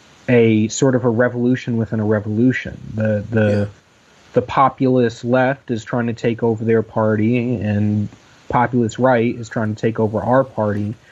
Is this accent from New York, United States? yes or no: no; Dayton, Ohio, United States; I grew up in Dayton, Ohio, where there's very much animosity between the black community and the white community there